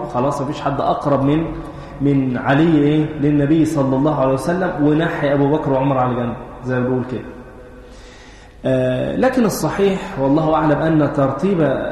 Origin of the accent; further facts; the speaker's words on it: Egypt; لأن ده بيحدث عندنا في مصر.